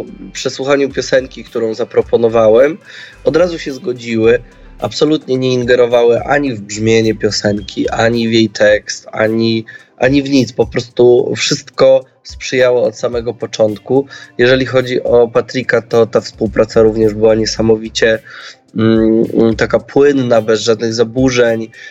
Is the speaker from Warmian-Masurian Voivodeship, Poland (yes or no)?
no; West Pomeranian Voivodeship, Poland; now in Warsaw, Poland; Kiedy przeprowadziłem się z mojej wsi spod Szczecinka do Warszawy